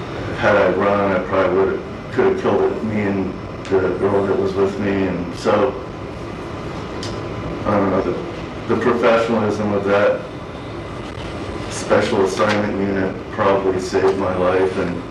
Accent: Phoenix, Arizona, United States; So I'm from Phoenix, and my parents were separated when I was around 2.

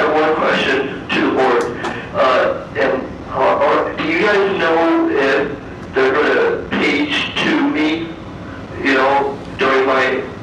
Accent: East Mesa, Arizona, United States; also born or lived in Cleveland, Ohio; I'm originally born from Cleveland, Ohio, but I moved out in Apache Junction. East Mesa.

